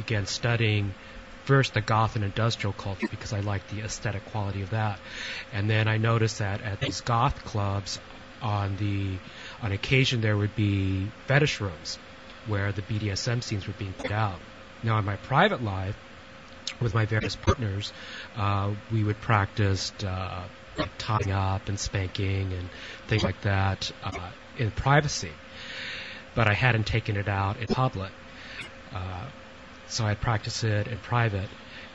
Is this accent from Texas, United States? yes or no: no; California, United States; I'm from this area, Southern California originally